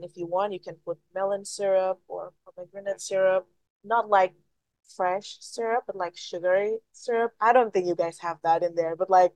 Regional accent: Indonesia; moved away as an adult; I grew up in Indonesia my whole life. I traveled to other countries when I was like 19

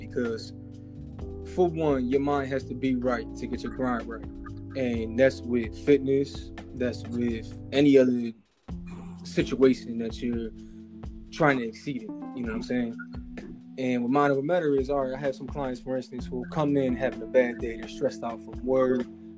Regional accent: Philadelphia, Pennsylvania, United States; You know, when I was a kid, I grew up in West Philadelphia, right?

